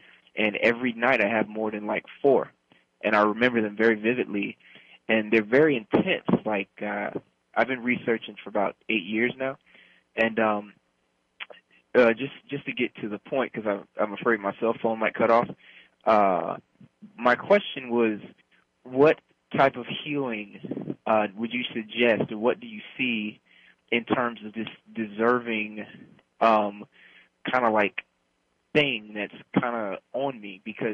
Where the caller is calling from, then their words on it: Washington, United States; Hi, I'm calling from Washington State.